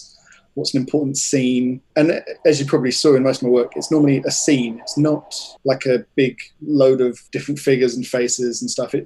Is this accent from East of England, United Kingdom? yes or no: yes; Watford, East of England, United Kingdom; born or raised there; also born or lived in Brighton